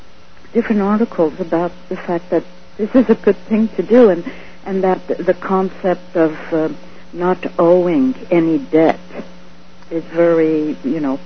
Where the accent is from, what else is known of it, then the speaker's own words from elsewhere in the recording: Los Angeles, California, United States; No, from Los Angeles.